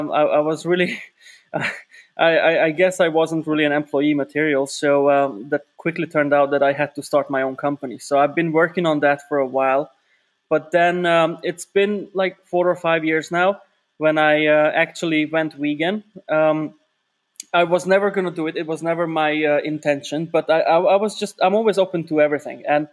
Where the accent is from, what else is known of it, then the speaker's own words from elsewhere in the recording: Hungary; So I'm from Hungary, and Hungary is not very known nowadays in the food industry